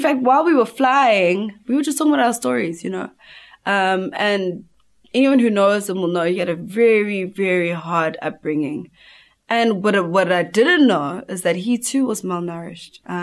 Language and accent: English; Durban, KwaZulu-Natal, South Africa; when I'm growing up in Durban North, I have a normal toilet.